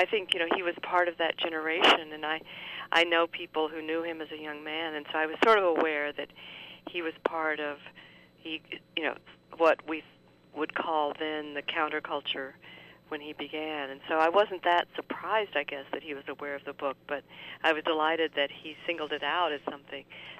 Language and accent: English; Fort Worth, Texas, United States; I grew up in Fort Worth, you know, Cowtown